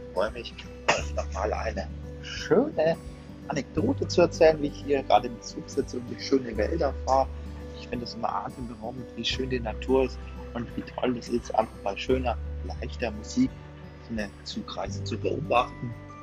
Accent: Würzburg, Bavaria, Germany; Jetzt sehe ich schon meine Heimat, Würzburg.

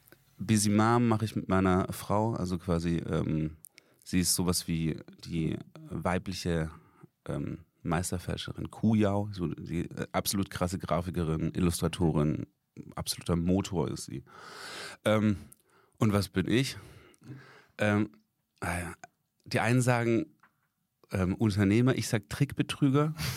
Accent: Steinheim an der Murr, Baden-Württemberg, Germany; now in Stuttgart, Germany; ich komme ursprünglich aus Steinheim an der Mur. Das ist ein bisschen weiter weg von Stuttgart, aber seitdem ich 16 bin, bin ich auf den Straßen Stuttgarts unterwegs.

